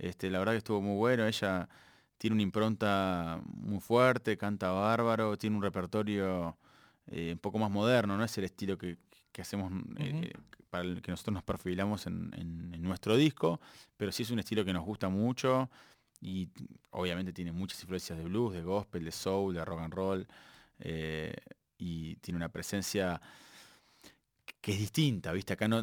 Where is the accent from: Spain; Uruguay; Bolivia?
Uruguay; moved away; tanto Beto como yo somos uruguayos y tenemos la facilidad de contar con familia y amigos y casa allá